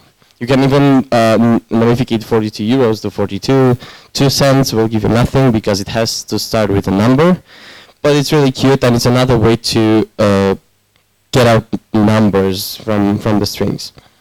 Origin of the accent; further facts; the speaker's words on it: Cluj-Napoca, Cluj County, Romania; English is a second language; as you were told. I come from Cluj-Napoca